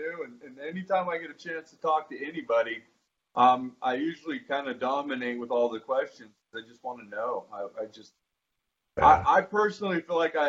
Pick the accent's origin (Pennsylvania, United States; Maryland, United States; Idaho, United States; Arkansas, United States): Idaho, United States; I mean, growing up in Idaho, I used to always say I'm never gonna bow hunt